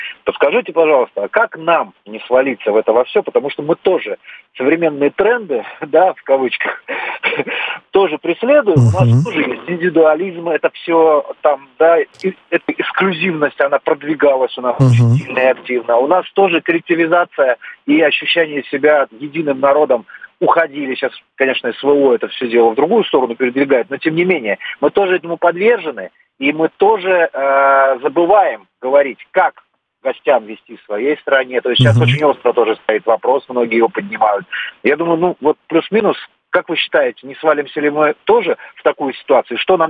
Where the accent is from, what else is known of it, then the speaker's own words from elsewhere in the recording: Saint Petersburg, Russia; Я из Санкт-Петербурга.